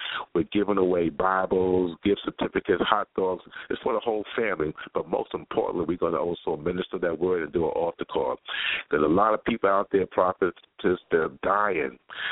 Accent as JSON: {"language": "English", "region": "New York", "country": "United States", "lives_now": "Florida, United States", "said": "I know a life of living in Florida for over 13 years. I'm originally from New York, so I know a lot of pastors and preachers out there."}